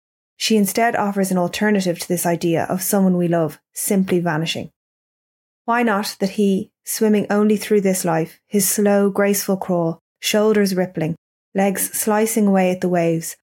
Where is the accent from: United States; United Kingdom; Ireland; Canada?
Ireland; Dublin, Leinster; I'm an English teacher from Dublin